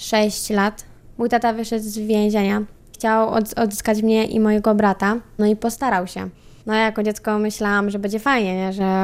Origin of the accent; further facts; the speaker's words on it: Ruda Śląska, Silesian Voivodeship, Poland; No nie są. Pochodzę z Rudy Śląskiej. Dosyć daleko.